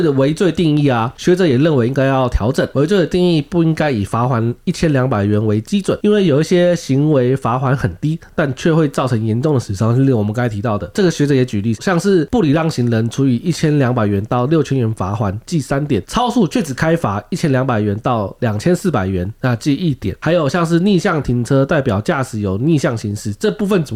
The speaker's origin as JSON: {"language": "Chinese", "region": "Miaoli County", "country": "Taiwan", "lives_now": "Taipei, Taiwan", "said": "所以像我是苗栗人嘛，我在苗栗骑车的时候"}